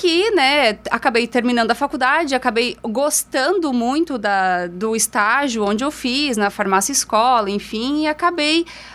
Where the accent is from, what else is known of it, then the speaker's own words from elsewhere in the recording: Criciúma, Santa Catarina, Brazil; born there; E nasci em Criciúma, na verdade, né, Moro? Nasci em Criciúma em 81. Meus pais moravam lá na época, né?